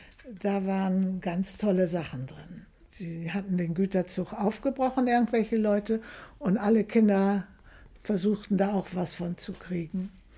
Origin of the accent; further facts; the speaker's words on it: Neustadt am Rübenberge, Lower Saxony, Germany; also born or lived in Nolte / Bremen; geboren in Nolte, geboren am 22.10.38. Ich habe einen Teil meiner Kindheit in Hemelingen verbracht, Bremen-Hemelingen, und die meiste Zeit der Kindheit in Neustadt am Rübenberge. 1953 sind wir wieder nach Bremen gekommen